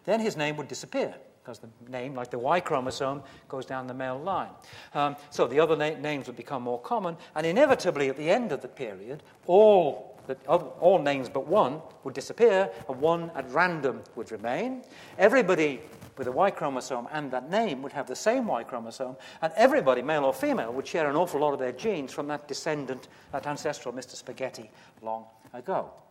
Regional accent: Wales, United Kingdom; born there; I was born in West Wales there

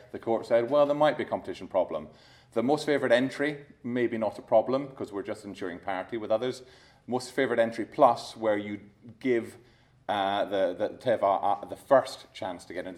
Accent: Scotland, United Kingdom; As you can probably tell by the fact I'm speaking too quickly, I grew up in Scotland.

